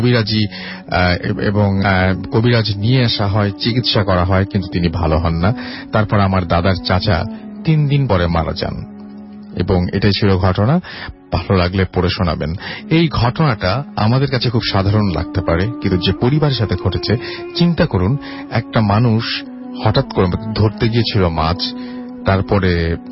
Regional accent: Nawabganj, Dhaka Division, Bangladesh; আমাদের গ্রামের বাড়ি ঢাকা জেলার নবাবগঞ্জ থানার কোন একটি গ্রামে

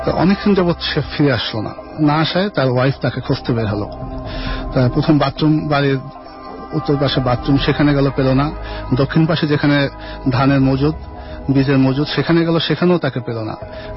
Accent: Dhaka, Dhaka Division, Bangladesh; আমি যাত্রা বাড়ি থেকে।

